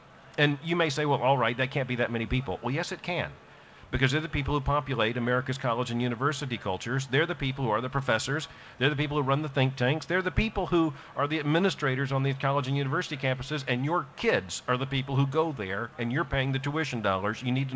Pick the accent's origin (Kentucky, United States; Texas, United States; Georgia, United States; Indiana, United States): Kentucky, United States; Louisville; I said, "No." I said, "I'm from Louisville, Kentucky."